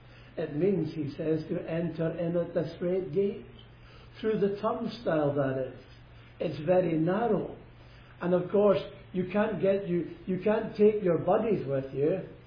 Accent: Glasgow, Scotland, United Kingdom; Going back over 70 years ago, when I grew up in Glasgow, you could have assumed then, more or less, the entire nation were church-going people.

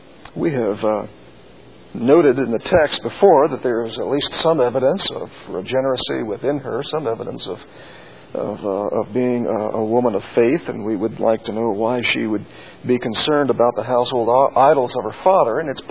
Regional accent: Midwest, United States; Now, on the farm that I grew up back in the Midwest on, we had sheep for several years

